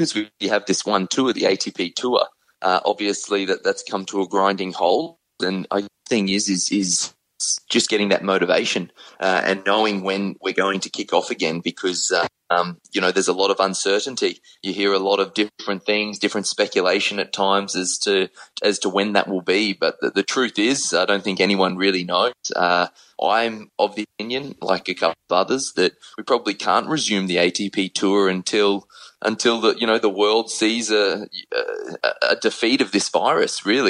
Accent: Brisbane, Queensland, Australia; Whilst in Queensland, which is where I'm from Brisbane

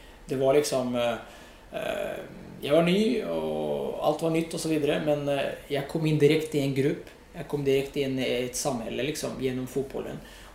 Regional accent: Morocco; jag växte upp i Marokko och kollade på landslaget. Det var min hjälte liksom.

